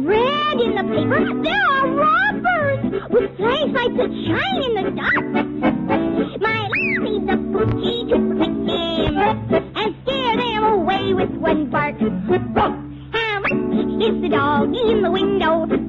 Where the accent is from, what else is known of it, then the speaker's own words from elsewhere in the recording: Kendallville, Indiana, United States; I'm from Kendallville, Indiana.